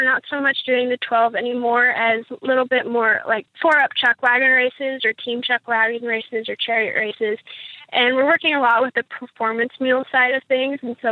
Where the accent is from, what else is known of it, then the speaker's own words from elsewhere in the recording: Idaho, United States; He's from Missouri, and I was from Idaho, obviously.